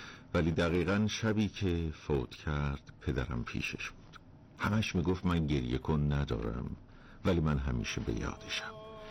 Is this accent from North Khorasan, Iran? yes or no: yes; Bojnurd, North Khorasan, Iran; now in Qaem Shahr, Iran; من بچه بجنوردم ولی غریبم، به خاطر مشکلات زندگی و کارگری در قائم شهر ساکن هستم.